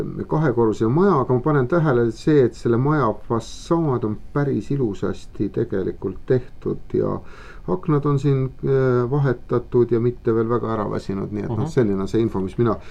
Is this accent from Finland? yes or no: no; Paide, Järva County, Estonia; Mina kui paidelane, ma tean, mida ma paidel mõtlen.